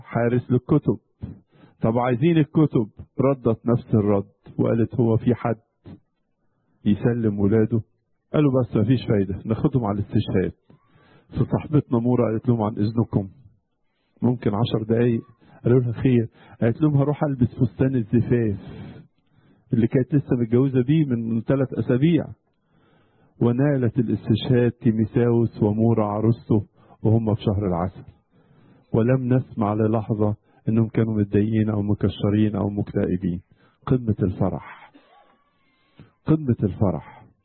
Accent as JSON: {"language": "Arabic", "country": "Egypt", "said": "في ترنيمة كده عندنا في مصر مش عارف وصلتكم ولا لا"}